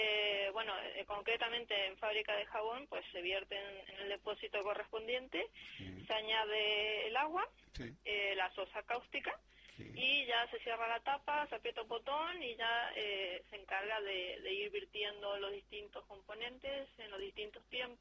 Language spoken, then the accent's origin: Spanish; Argentina; yo como soy de Argentina lo sé muy bien, allí nosotros el aceite de oliva lo utilizamos únicamente para la ensalada